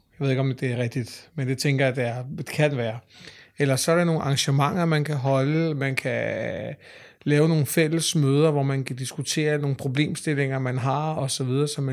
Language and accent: Danish; Allerød, Capital Region of Denmark, Denmark; og jeg kommer fra Allerød.